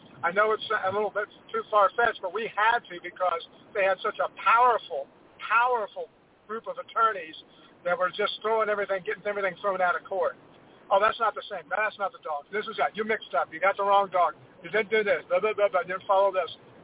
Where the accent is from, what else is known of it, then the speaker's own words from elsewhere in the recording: Dayton, Ohio, United States; I'm from the Montgomery County area in Dayton.